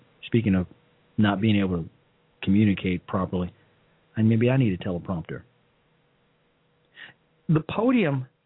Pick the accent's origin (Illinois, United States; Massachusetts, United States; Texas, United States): Illinois, United States; Chicago; Commentator, again, my hometown newspaper, the Chicago Sun-Times.